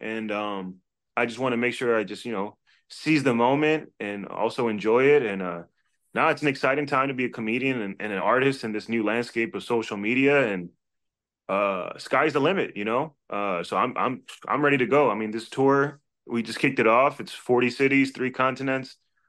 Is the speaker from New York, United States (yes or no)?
no; Washington, District of Columbia, United States; born or raised there